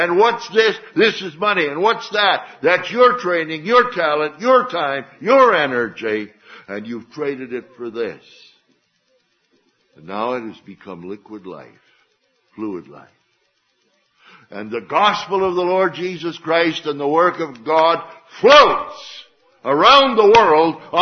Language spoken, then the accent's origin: English; Minnesota, United States; And I grew up in Minnesota, so it must be here.